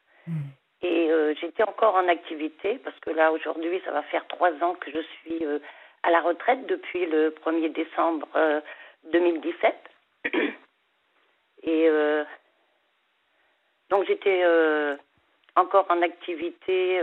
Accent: Pays de la Loire, France; born there; also born or lived in Mayenne; je suis en Loire-Atlantique. Et auparavant, j'étais en Mayenne. J'ai passé plus de temps en Mayenne qu'en Loire-Atlantique, malgré que je suis native quand même de la Loire-Atlantique.

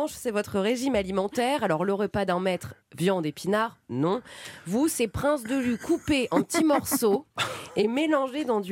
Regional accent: Hauts-de-France, France; accent: Ch'ti; parce que moi je suis ch'ti

